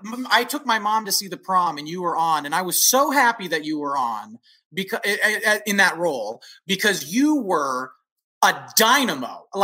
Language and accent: English; California, United States; I was living in California. I'm from the San Francisco Bay Area.